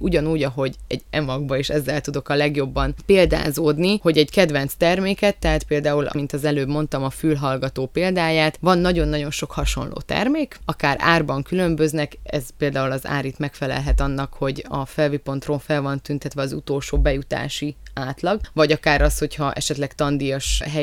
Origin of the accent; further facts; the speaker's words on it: Odorheiu Secuiesc, Harghita, Romania; now in Cluj-Napoca, Romania; én például székelyudvarhelyi vagyok, és amikor felkerültem úgymond a nagyvárosba, Kolozsvárra